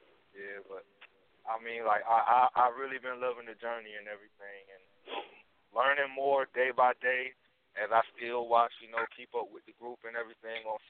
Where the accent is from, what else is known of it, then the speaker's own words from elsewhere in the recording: Raleigh, North Carolina, United States; I'm from Raleigh, North Carolina.